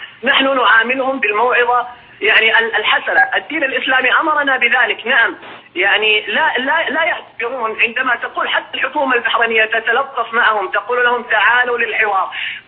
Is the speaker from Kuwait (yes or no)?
yes; Kuwait; now in Saudi Arabia; أنا كويتي مقيم في السعودية